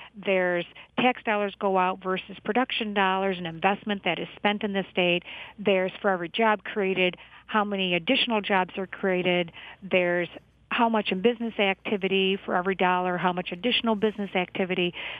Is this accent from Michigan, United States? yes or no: yes; Detroit, Michigan, United States; We're from Detroit. Our parents are from Detroit.